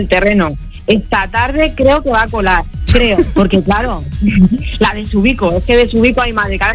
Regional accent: Madrid, Community of Madrid, Spain; De Madrid.

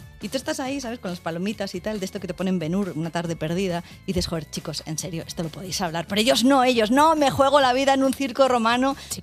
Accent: Basque Country, Spain; yo vengo del País Vasco y encima de un colegio femenino

